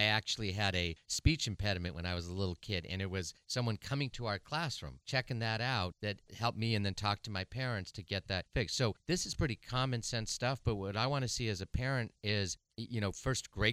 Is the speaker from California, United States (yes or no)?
yes; San Mateo, California, United States; when I was in the public schools growing up in San Mateo